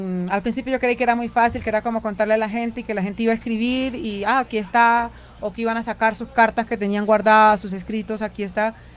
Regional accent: Barranquilla, Atlántico, Colombia; Yo soy de Barranquilla.

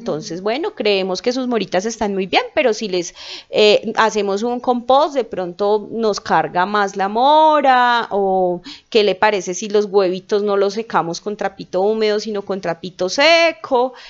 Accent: Tolima, Colombia; nosotros somos tolimenses, somos de origen tolimense

